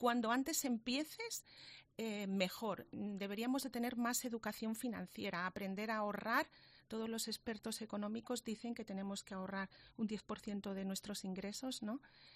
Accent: Antequera, Andalusia, Spain; born there; now in Granada, Spain; Pues mira, yo nací en Antequera, con lo cual soy malagueña y yo estoy enamorada de Granada.

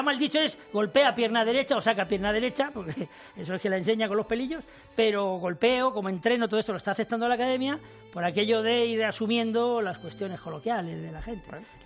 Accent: Spain; cuando te preguntan de dónde eres, español from Spain, que es una categoría diferente.

